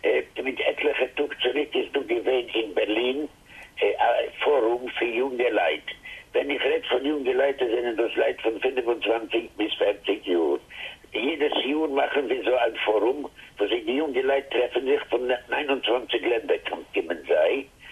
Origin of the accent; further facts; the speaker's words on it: Lviv, Lviv Oblast, Ukraine; also born or lived in Drohobych; Ich bin geboren neben Lemberg in der Stadt Ezdrohobitz. Und also ich bin 10 Jahre gewesen, bin ich mit meiner Familie gegangen nach Lemberg und in Lemberg bin ich schon gegangen in das hebräische Gymnasium.